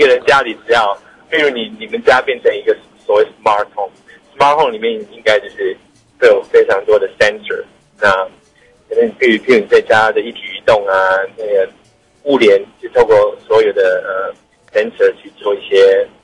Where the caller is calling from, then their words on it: Taoyuan, Taiwan; 是桃园，我是桃园的